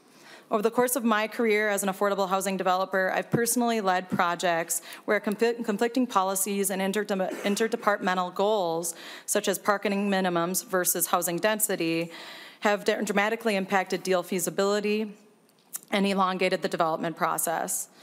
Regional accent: Minnesota, United States; also born or lived in St. Cloud, Minnesota; I'm also a lifelong Minnesotan. I grew up in Sherburne County. I attended high school and college in St. Cloud, Minnesota, and I've lived in South Minneapolis for about 15 years.

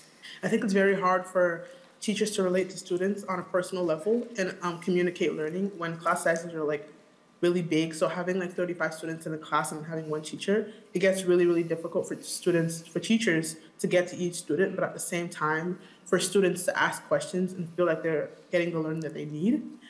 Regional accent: Washington, United States; I am from Irondale High School.

